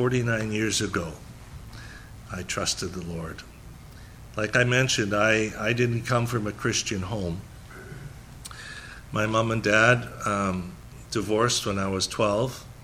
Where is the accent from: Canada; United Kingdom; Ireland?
Canada; now in Florida, United States; Now, I'm from Canada. I've seen so much snow, I don't ever want. That's why I'm living in Florida now.